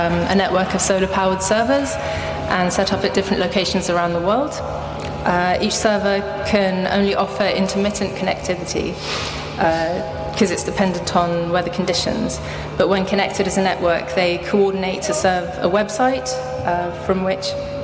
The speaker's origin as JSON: {"language": "English", "country": "Algeria", "said": "And I'm from Algeria"}